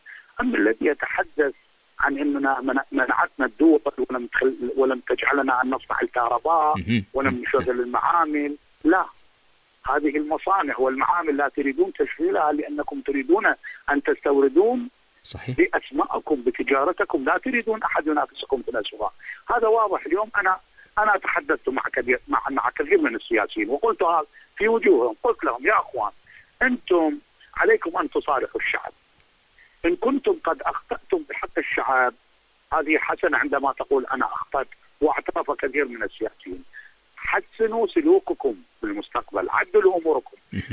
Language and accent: Arabic; Iraq; وأنا ابن العراق